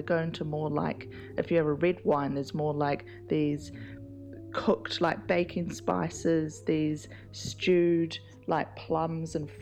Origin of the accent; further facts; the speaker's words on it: Hawke's Bay, New Zealand; now in Auckland, New Zealand; I'm from Hawke's Bay, so I was Hawke's Bay born, and we make a lot of wine down there.